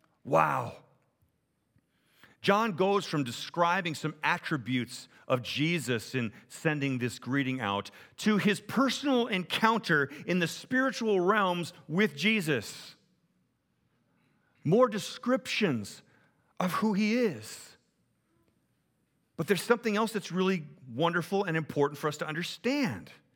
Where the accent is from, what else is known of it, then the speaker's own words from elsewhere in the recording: Southern United States, United States; accent: southern; My apologies to anybody who may be offended by my southern accent.